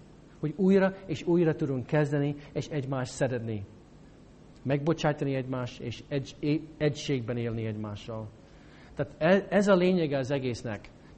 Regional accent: St. Louis, Missouri, United States; Hungarian is a second language; now in Hungary; Én felnőttem egy nagy városban, Amerikában, St. Louisban.

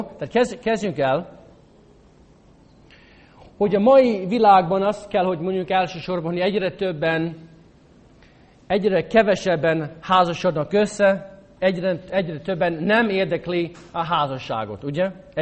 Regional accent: United States; Hungarian is a second language; now in Hungary; Én eredetileg amerikai vagyok, de 11 évig szolgálunk itt Magyarországon.

